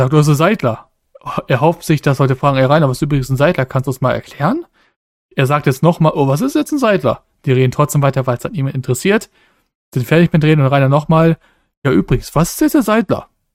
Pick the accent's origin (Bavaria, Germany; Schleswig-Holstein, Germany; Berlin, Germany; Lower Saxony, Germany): Bavaria, Germany; Ich komme aus Franken übrigens.